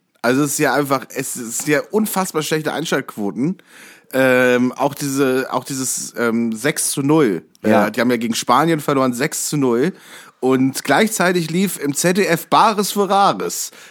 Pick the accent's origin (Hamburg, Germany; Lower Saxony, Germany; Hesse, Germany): Hesse, Germany; ich komme ja aus der Nähe von Kassel ursprünglich